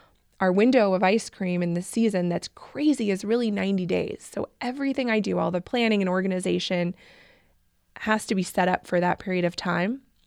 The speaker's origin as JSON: {"language": "English", "town": "Bigfork", "region": "Montana", "country": "United States", "tie": "born or raised there", "said": "And I grew up in Big Fork, and so it's right on the edge of Flathead Lake. It's very touristy."}